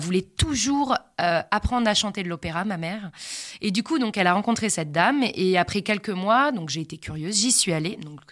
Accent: Grenoble, Auvergne-Rhône-Alpes, France; Alors, je viens de la région de Grenoble, dans les Alpes, et j'ai grandi là-bas, dans la belle montagne.

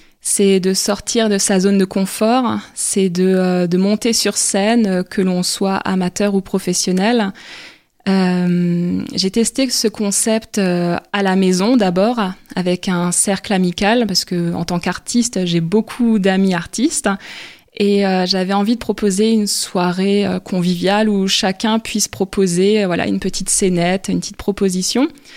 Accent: Sélestat, Grand Est, France; born there; je suis née à Célestat. Je vais fêter mes 30 ans cette année.

